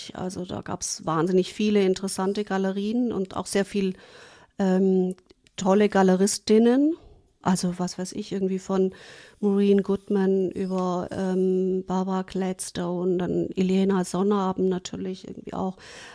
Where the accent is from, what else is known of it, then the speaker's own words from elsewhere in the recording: Germany; Auf jeden Fall bin ich dann zurück nach Deutschland und wusste natürlich überhaupt nicht, wohin erstmal.